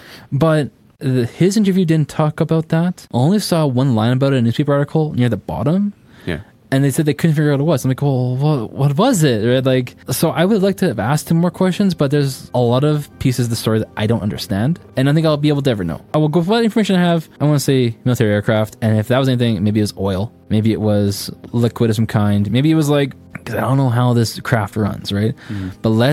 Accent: Saskatchewan, Canada; listen, I'm from Saskatchewan.

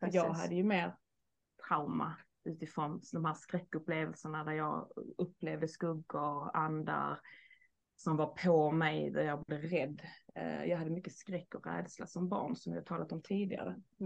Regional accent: Espinge, Skåne, Sweden; Fast inte riktigt i Hörby, en by utanför Hörby.

